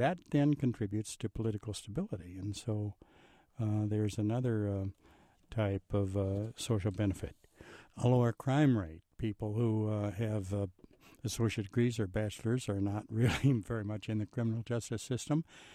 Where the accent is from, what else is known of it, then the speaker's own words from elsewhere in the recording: Clinton, Iowa, United States; Well, my home was in Clinton, Iowa, on the Mississippi